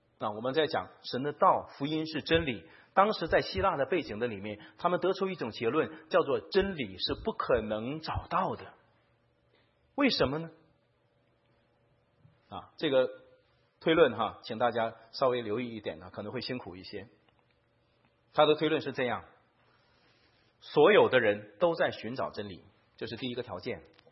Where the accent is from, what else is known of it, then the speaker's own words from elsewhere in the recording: China; 我们很多中国人说中国人信主太难了